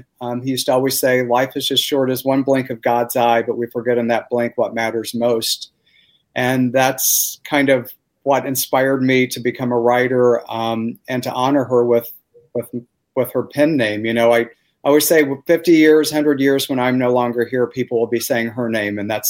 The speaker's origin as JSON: {"language": "English", "region": "Missouri", "country": "United States", "tie": "born or raised there", "said": "But I grew up in Missouri."}